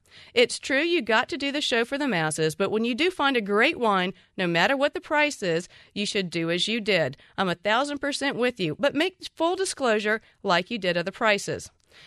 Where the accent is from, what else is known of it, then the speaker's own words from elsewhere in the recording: the South, United States; I was raised in the South.